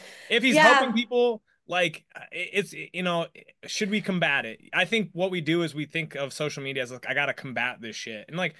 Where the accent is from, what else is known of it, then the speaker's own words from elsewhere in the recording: Midwest, United States; Like you start like I'm from the Midwest, and so like I very